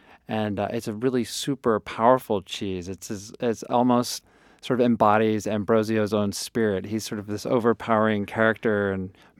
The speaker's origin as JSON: {"language": "English", "country": "United States", "said": "Well, so, you know, unfortunately, I'm American, and I grew up on sort of the individually wrapped slices of Kraft American cheese"}